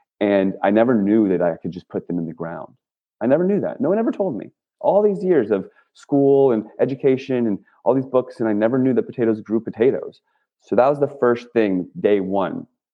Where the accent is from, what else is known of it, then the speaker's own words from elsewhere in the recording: Virginia, United States; I grew up in Virginia. I went to Virginia Tech.